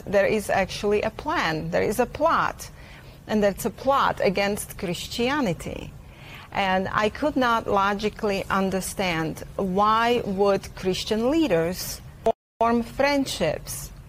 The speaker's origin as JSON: {"language": "English", "country": "Czechia", "second_language": "English", "said": "Well, I'm originally from East Europe, former Czechoslovakia"}